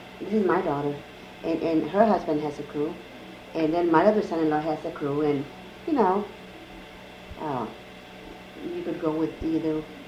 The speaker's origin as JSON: {"language": "English", "region": "Texas", "country": "United States", "tie": "born there", "lives_now": "Florida, United States", "said": "And I wouldn't change Florida for Texas, even though I was born in Texas. This is home for me."}